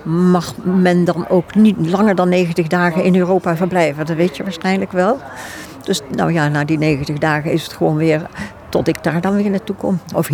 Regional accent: Netherlands; now in Australia; Maar ik voel mij gewoon als Nederlander op vakantie. Ja. Ik lees bijvoorbeeld wel gewoon Engelse boeken.

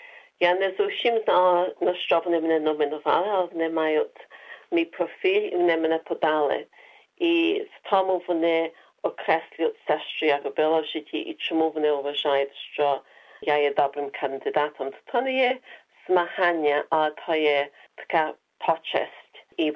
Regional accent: Derby, East Midlands, United Kingdom; Я народилася в Англії, в місті Дерби, і мої родичі виїхали до Англії після війни.

